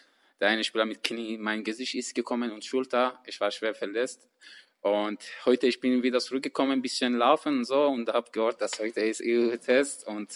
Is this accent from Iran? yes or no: yes; Iran; German is a second language; Ich bin im Iran geboren, seit 14 Jahren. Ich habe Futsal angefangen, im 17 Jahren ganz Profi. Im Jugendliga, erste Liga im Iran gespielt.